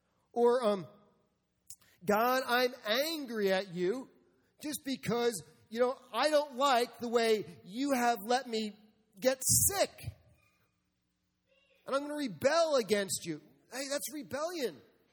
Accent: New York City, New York, United States; now in Iowa, United States; I'm growing up in Iowa. I'm from New York City.

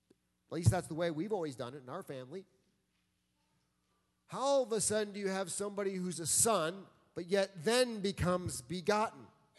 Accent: New York City, New York, United States; Okay, I'm growing up in Iowa. I'm from New York City. I'm trying to transition to guns.

